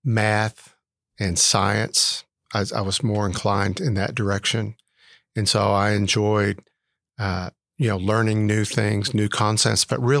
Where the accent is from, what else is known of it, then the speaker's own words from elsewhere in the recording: Lubbock, Texas, United States; Sure. Yeah, I grew up in Lubbock. And actually, my parents were both teachers.